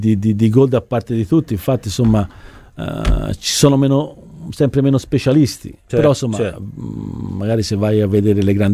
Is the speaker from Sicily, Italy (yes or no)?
no; Florence, Tuscany, Italy; per me fiorentino, allenare la primavera fu un'esperienza bellissima.